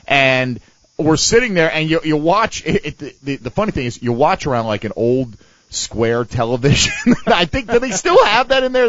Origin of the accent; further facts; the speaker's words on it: Pittsburgh, Pennsylvania, United States; We're from Pittsburgh.